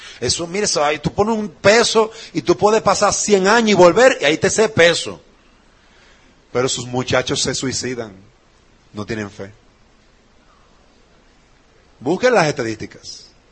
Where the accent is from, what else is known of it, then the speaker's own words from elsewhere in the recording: Dominican Republic; Para nosotros fortalecer nuestra sociedad como dominicanos que somos